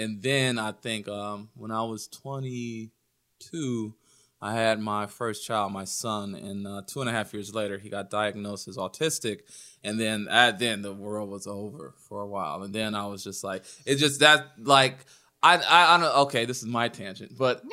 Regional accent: Cleveland, Ohio, United States; growing up in Cleveland. I grew up on the east side in the shittier parts that everybody drives fast through.

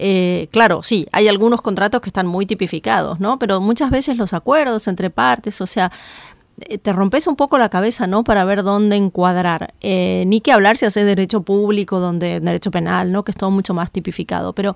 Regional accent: Rosario, Santa Fe, Argentina; moved away as an adult; also born or lived in Buenos Aires / Miami; yo me vine de Rosario para trabajar. Yo trabajé en Rosario como abogada, me vine acá a Buenos Aires con un trabajo que conseguí también como abogada. Y luego con la crisis del 2001-2002 me fui a Estados Unidos. Me fui a vivir a Miami

